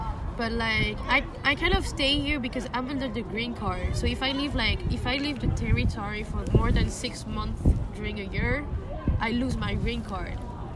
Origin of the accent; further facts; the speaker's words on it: France; But I was raised in France by a French family.